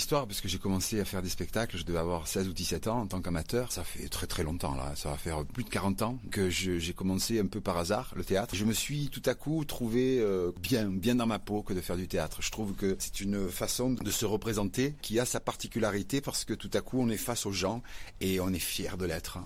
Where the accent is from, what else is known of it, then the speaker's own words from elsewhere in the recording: Marseille, Provence-Alpes-Côte d'Azur, France; Oui, alors je suis de Marseille, donc ce qui veut dire que je suis pas très très loin.